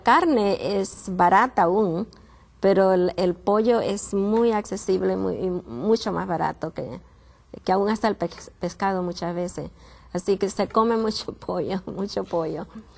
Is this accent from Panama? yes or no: yes; Panama; Yo soy de Panamá.